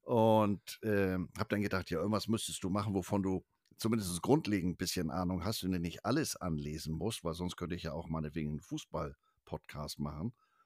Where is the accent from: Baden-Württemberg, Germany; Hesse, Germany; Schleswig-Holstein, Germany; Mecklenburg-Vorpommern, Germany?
Schleswig-Holstein, Germany; Flensburg; born there; now in Hamburg, Germany; gebürtiger Flensburger, aber seit 88, 89 in Hamburg lebend. Jahrgang 1966